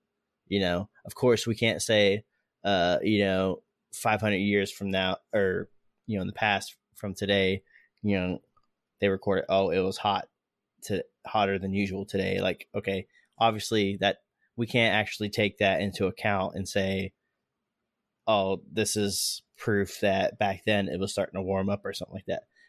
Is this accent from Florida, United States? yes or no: yes; Florida, United States; at least since we're both from Florida. I've noticed when I was growing up, hurricane season, you know, that's just part of life in Florida.